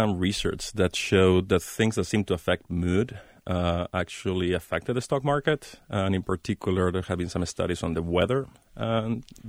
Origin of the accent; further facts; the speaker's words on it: Spain; I was born and raised in Spain, and I know what happens to the country when we're playing a World Cup match.